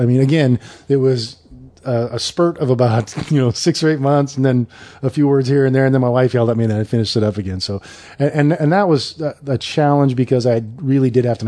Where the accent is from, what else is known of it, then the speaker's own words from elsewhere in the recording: Kalispell, Montana, United States; I went to my hometown in Kalispell, Montana to do a book signing there.